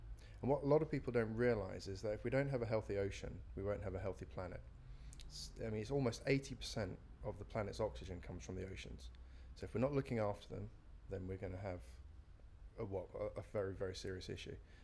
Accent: London, United Kingdom; I'm 35 years old and I'm from South London.

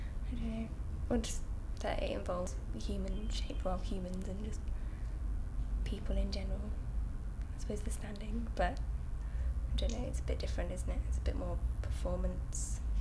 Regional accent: Birmingham, West Midlands, United Kingdom; accent: Brummie; also born or lived in Bristol; Birmingham. I come from South Birmingham, so Kings Norton. I've pretty much lived there my whole life until I went to Bristol.

